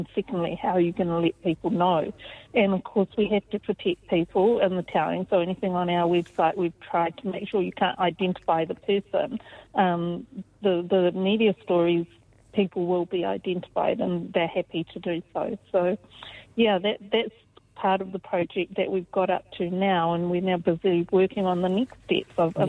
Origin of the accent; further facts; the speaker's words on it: New Zealand; because it makes me feel like I'm not from here. It makes me feel like this person doesn't see me as a New Zealander.